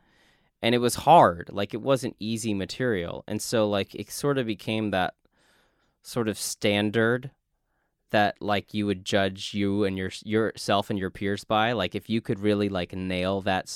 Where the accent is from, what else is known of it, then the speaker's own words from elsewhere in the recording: Texas, United States; And I just as a kid growing up in South Texas, like, it's just singing and acting, right?